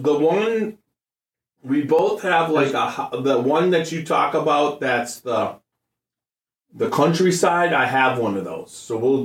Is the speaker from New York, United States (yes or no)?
no; Wisconsin, United States; Oh my God, Ricky. I'm from Wisconsin. I mean, for God's sakes, I ate cheese since I was a baby.